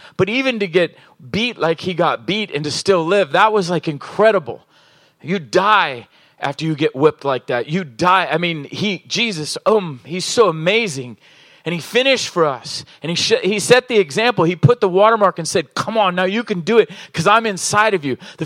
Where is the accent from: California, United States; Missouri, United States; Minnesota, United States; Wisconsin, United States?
California, United States; Oceanside; also born or lived in Virginia; I mean, I grew up in Oceanside and it's like, these people are, they're interesting. I'm sorry from the East Coast, but I was actually born in Virginia